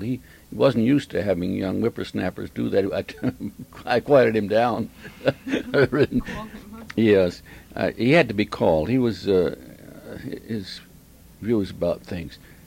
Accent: Maine, United States; He had gone through the files and discovered that I was from Maine.

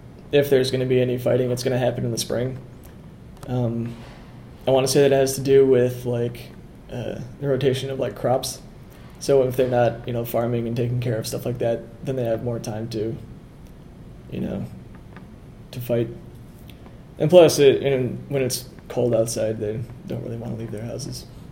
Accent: Northern Ireland, United Kingdom; Like, I'm from Northern Ireland.

